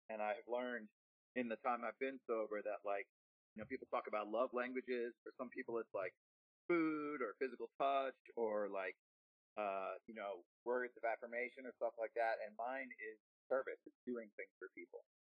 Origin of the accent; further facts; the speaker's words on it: Southern United States, United States; We, you know, we're from the South, so, like, whenever we're on tour, we're either at Waffle House or Cracker Barrel.